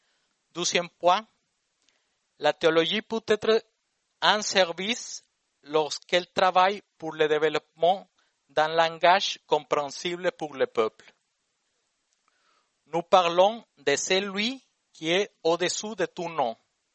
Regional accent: Mexico; Je viens du Mexique, un pays qui, parmi d'autres caractéristiques, a encore aujourd'hui plus de 60 peuples autochtones.

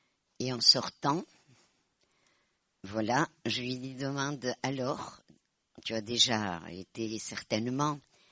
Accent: Basque Country, France; accent: Basque; Je suis basque, vous en avez parlé. Ça se voit à mon accent.

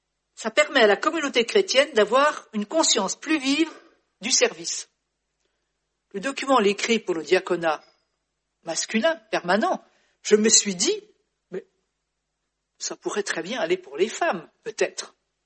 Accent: France; je suis française et c'est de là que je parle.

